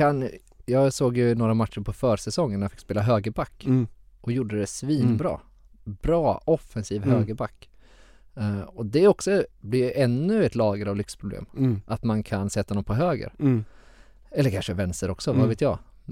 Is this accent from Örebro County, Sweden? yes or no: yes; Örebro, Örebro County, Sweden; Jag som örebroare säger att jag är egentligen inte så sugen på den här matchen just nu.